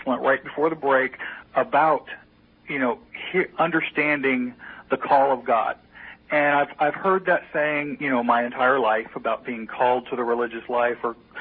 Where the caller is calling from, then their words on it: Florida, United States; I'm from Florida.